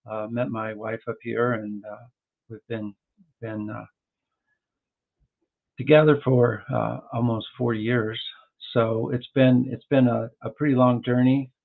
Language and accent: English; Denver, Colorado, United States; Well, I am a Colorado native. I was born in Denver, Colorado, and grew up there, a Roman Catholic.